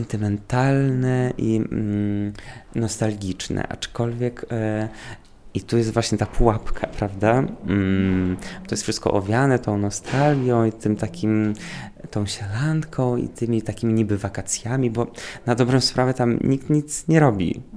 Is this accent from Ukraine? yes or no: yes; Ukraine; Polish is a second language; now in Poland; ludzie często zapominają, że jestem z Ukrainy, głównie dlatego, że mówię po polsku